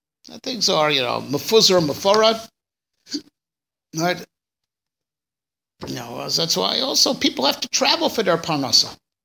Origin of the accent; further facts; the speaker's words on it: United States; born there; I was born in America